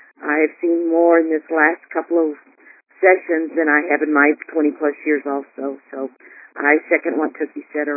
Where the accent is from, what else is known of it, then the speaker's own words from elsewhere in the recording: Missouri, United States; from Missouri.